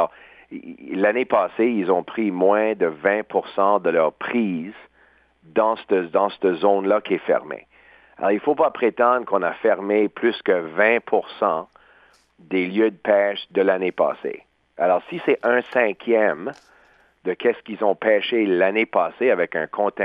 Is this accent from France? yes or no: no; New Brunswick, Canada; Moi, je vois ça chez moi au Nouveau-Brunswick.